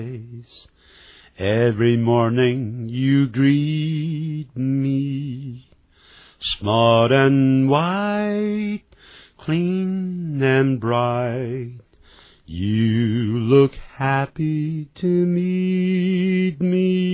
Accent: Guangxi, China; 在广西啊，我们在广西南宁的附近这样子

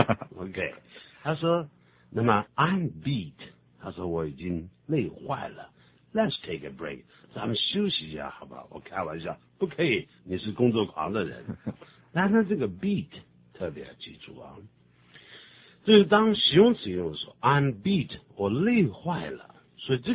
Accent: China; 我们中国人啊，常常在这个发音的时候，对一些母音啊，也就是元音啊，我们元音，那么要特别的注意到

